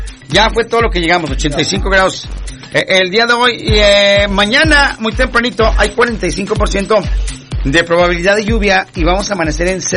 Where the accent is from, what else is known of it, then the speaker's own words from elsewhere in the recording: Mexico; Oye, entonces nosotros como mexicanos